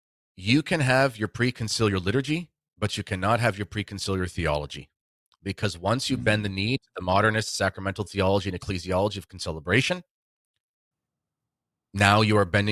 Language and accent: English; London, Ontario, Canada; I grew up in London, Ontario.